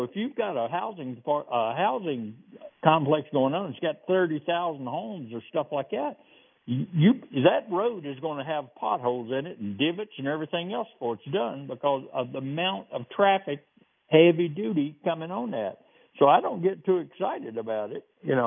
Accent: Virginia, United States; also born or lived in Carolina; And I come from Virginia and Carolina, back there where NASCAR is big.

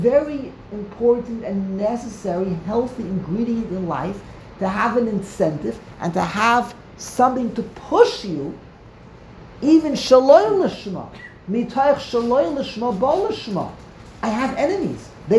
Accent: Canada; We're from Canada. Which part of Canada? Montreal? Montreal, Canada.

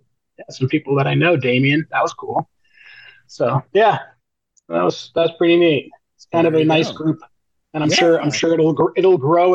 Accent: North Miami, Florida, United States; also born or lived in New York; My family moved us from New York when I was a tiny kid. So North Miami was there for probably until I was a teenager. North Miami Beach.

